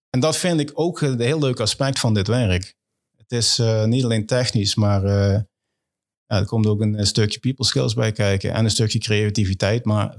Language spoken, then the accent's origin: Dutch; Limburg, Netherlands; Ik kom oorspronkelijk uit Limburg. Ik woon een jaar of 25 alweer in Brabant.